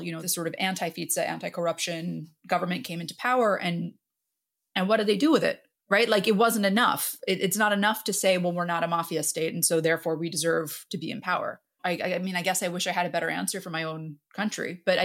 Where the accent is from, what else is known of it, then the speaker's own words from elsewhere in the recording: United States; You know, I just, as an American, I just see such a strong, I just see so many parallels